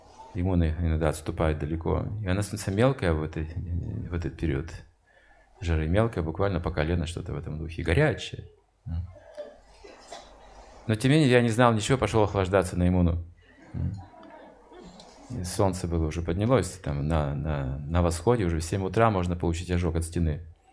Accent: Siberia, Russia; ну мы сибиряки, что за холод в Вриндаване, там даже нуля они практически не бывают, это редко. Нам разве это холод? У нас-то минус 40 бывает, минус 45 в Сибири.

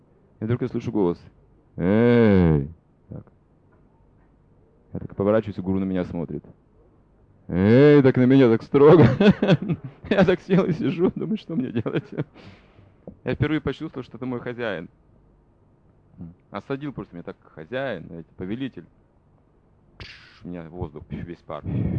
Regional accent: Russia; Мы же не понимаем английского. Мы приехали из России, гуру первый раз увидели, и там наушники.

